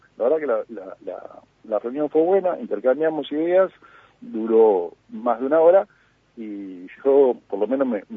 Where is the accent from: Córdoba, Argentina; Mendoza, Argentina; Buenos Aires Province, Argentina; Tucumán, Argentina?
Buenos Aires Province, Argentina; Pergamino; yo soy de Pergamino.